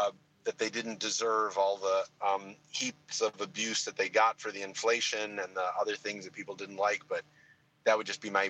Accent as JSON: {"language": "English", "town": "Chicago", "region": "Illinois", "country": "United States", "tie": "born or raised there", "said": "Well, I'm in Chicago. I'm actually in my hometown."}